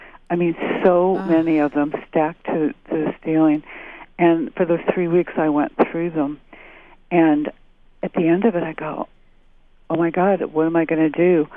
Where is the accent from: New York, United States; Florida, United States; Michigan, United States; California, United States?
Michigan, United States; Detroit; We're both from Detroit.